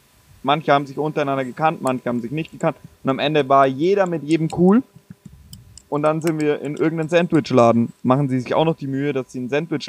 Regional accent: Bavaria, Germany; Herzkasperl, wie man bei uns in Bayern sagt.

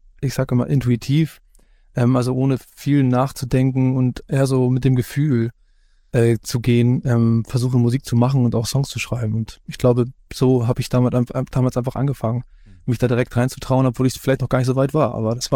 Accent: Hamburg, Germany; born there; den ich selbst als gebürtiger Hamburger, den ich nicht kenne.

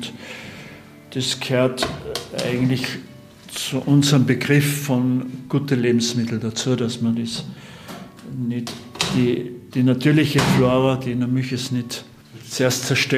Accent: Styria, Austria; Ich komme sonst aus dem Enstal

